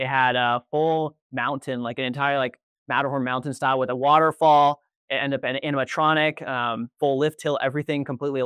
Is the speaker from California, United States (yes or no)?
yes; California, United States; So I'm natively from the Bay Area